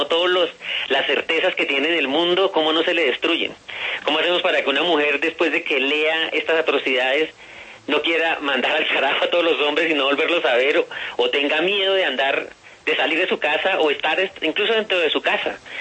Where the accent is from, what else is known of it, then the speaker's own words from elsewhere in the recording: Colombia; Yo soy sociólogo y soy un colombiano profundamente conmovido y dolido por la guerra